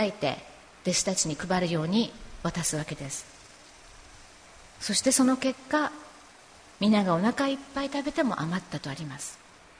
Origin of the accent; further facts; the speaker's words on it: Kanto, Japan; 私は関東出身なので、日本だったらそれこそなんかこう富士山の近くの樹海とか想像しちゃいますけども